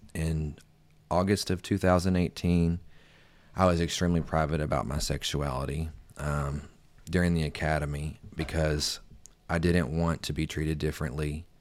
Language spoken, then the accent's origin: English; Glasgow, Kentucky, United States; now in Louisville, United States; I live in Louisville, Kentucky. I've been a resident here since 2014. I moved here from Glasgow, Kentucky, where I was born and raised.